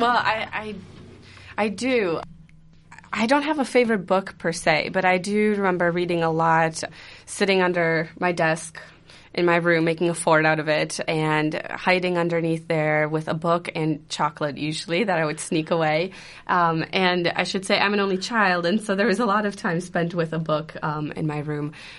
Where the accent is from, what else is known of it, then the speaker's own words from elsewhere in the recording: Germany; English is a second language; that's how I read them as a child growing up in Germany.